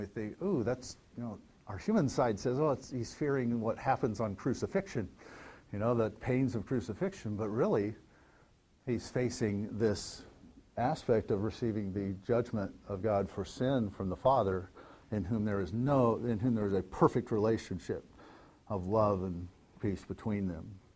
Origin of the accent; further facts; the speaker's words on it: Indiana, United States; And first, I'm from Indiana, okay?